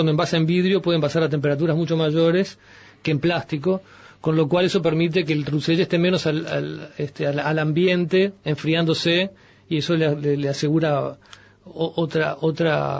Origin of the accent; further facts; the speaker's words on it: Uruguay; a la mayoría de los uruguayos nos gusta que no sea tan oscuro como el argentino